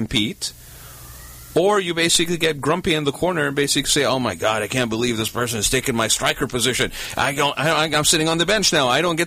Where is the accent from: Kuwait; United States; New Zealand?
Kuwait; also born or lived in Abu Dhabi, United Arab Emirates / Baghdad, Iraq; I was born in Baghdad. I grew up in Kuwait and Abu Dhabi. I was never a citizen in any of those countries